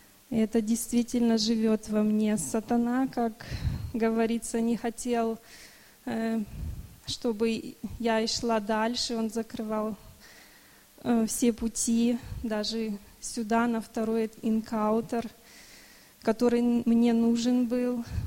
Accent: Lahr, Baden-Württemberg, Germany; я из Лара.

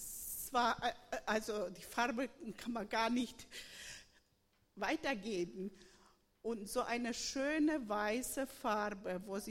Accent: Worms, Rhineland-Palatinate, Germany; из Вормса.

